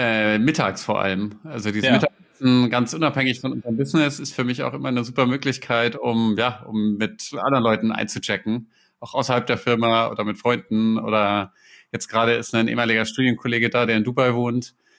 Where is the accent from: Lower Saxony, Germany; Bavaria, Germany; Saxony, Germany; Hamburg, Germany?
Bavaria, Germany; Ich komme her aus, bin aufgewachsen in der Mitte von Bayern, am geografischen Mittelpunkt.